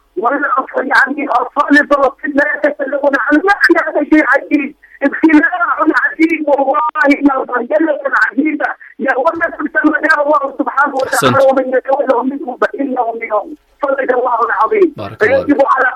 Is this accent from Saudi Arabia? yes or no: no; Yemen; نحن كشعب يمني وكمسلمين